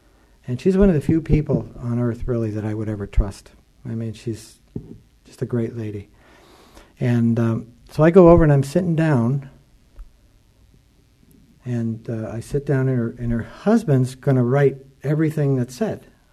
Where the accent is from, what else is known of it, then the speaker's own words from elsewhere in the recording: Massachusetts, United States; And I said, well, I'm from Massachusetts. The stone capital of the world.